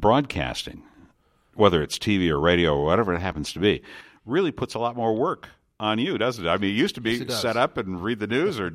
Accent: Detroit, Michigan, United States; I'm originally from Detroit.

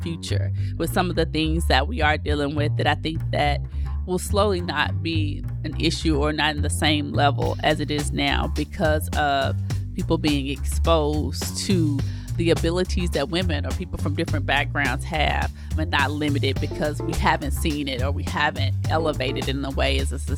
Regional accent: the South, United States; My pronouns are she and her. I'm a Southerner living this Midwest life.

